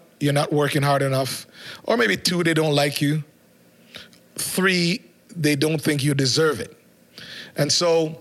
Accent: Jamaica; now in Canada; I was born in Jamaica. I grew up in Jamaica. I ran track in Jamaica. I was good in Jamaica.

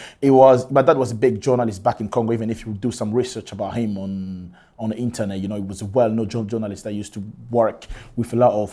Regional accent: Scotland, United Kingdom; Yes, I grew up in Scotland, you know what I mean? I live in Scotland literally all my life.

